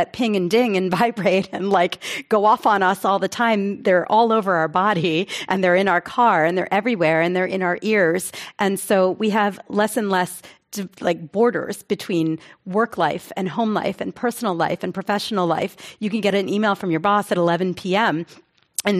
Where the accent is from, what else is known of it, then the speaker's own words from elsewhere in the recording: Pennsylvania, United States; now in New York, United States; And I grew up outside Philly. But when I moved to New York, I didn't like run to join a synagogue.